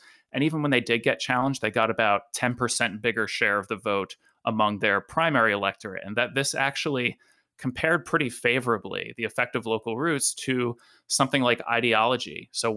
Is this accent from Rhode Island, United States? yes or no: yes; Rhode Island, United States; moved away as an adult; now in Idaho, United States; I, for example, was born and raised in Rhode Island, and I came to Idaho only pretty recently.